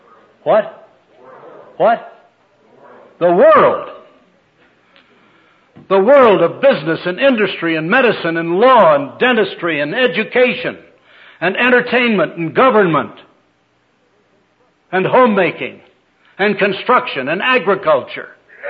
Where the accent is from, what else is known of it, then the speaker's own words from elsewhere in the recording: North Dakota, United States; Now, I was born and reared in North Dakota.